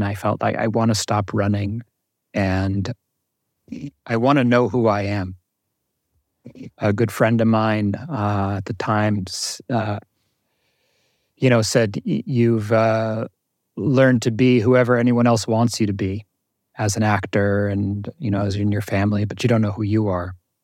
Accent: New Jersey, United States; So I grew up in Jersey, in North Jersey, middle-class family. Both my parents were Jewish.

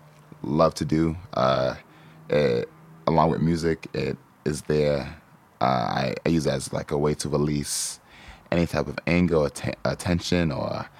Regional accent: Malden, Massachusetts, United States; born there; I was born in Malden, Massachusetts.

